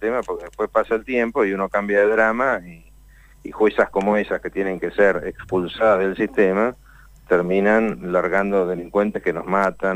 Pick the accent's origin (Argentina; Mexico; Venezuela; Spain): Argentina